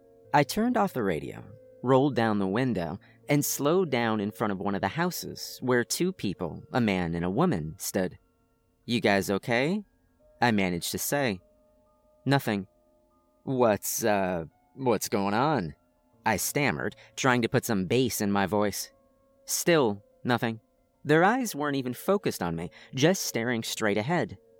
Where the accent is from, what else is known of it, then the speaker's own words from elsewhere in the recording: Ohio, United States; moved away as an adult; also born or lived in Washington, D.C.; now in Florida, United States; after having spent most of my younger years being raised and educated in Ohio, I struck out on my own. After 5 years in DC and almost 1 year in Florida, I've been relatively happy with my choices. But I do miss Ohio in the fall time